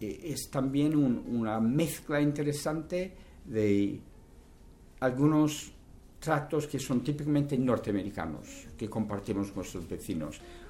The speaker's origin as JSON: {"language": "Spanish", "region": "Western Canada", "country": "Canada", "tie": "born or raised there", "said": "donde yo nací y crecí, que es el oeste, que no es una región predominantemente francófona, pero sin embargo en la ciudad un barrio francófono, una universidad francófona"}